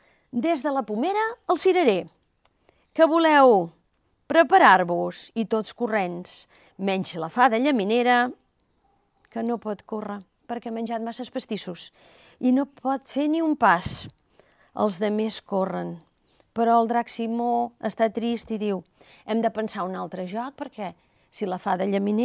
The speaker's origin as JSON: {"language": "Catalan", "town": "La Garriga", "region": "Catalonia", "country": "Spain", "said": "vinc de la Garriga i estic encantada, evidentment, d'estar aquí"}